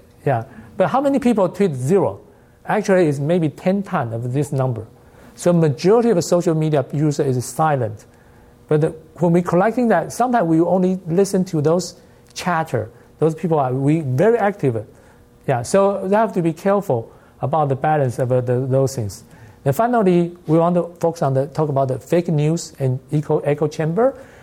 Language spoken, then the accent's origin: English; Taiwan; because I'm originally from Taiwan, so I watch a lot of news in Taiwan.